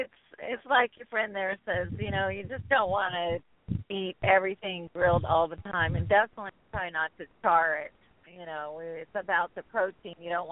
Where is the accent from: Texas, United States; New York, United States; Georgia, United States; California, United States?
Georgia, United States; also born or lived in Alabama; I grew up in the South, so I grew up in Georgia and Alabama